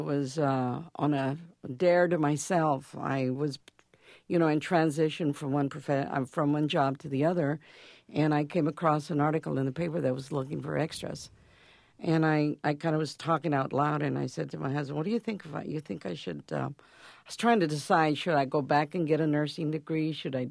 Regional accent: El Paso, Texas, United States; I was born and raised in Texas, in El Paso, Texas. It's a border town.

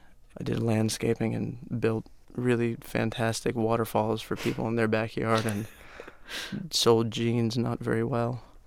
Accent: Miami, Florida, United States; Yeah, I grew up in Miami, and it wasn't the safest place to grow up

